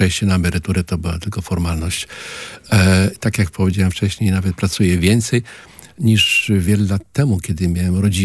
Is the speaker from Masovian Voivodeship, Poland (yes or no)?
no; Gdynia, Pomeranian Voivodeship, Poland; also born or lived in Sopot; Z urodzenia jestem gdynianinem. Od 14 roku życia w Sopocie i jestem sopocianinem.